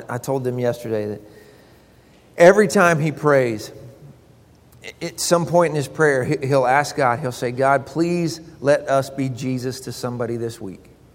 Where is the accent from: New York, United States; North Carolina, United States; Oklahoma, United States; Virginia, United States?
Oklahoma, United States; Broken Arrow; I grew up in Broken Arrow, Oklahoma.